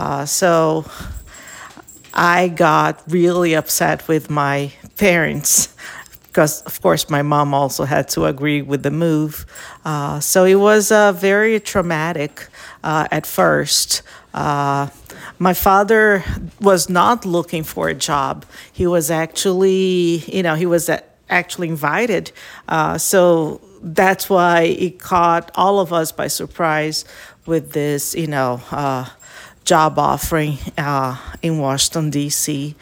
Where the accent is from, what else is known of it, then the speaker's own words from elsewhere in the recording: Rio de Janeiro, Brazil; I grew up in Rio de Janeiro, which is a city by the southeast of Brazil.